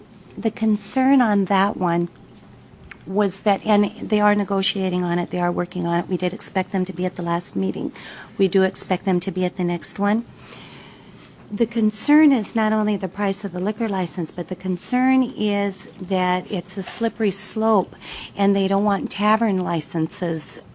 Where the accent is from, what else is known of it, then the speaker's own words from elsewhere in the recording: Juneau, Alaska, United States; I was born and raised in Juneau, and I have been in the industry here since the early 80s.